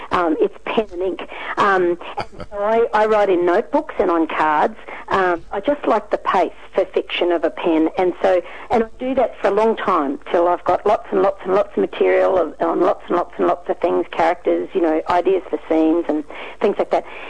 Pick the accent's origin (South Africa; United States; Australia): Australia; And I can say very proudly as an Australian that while our soldiers may have been court-martialed for cowardice or desertion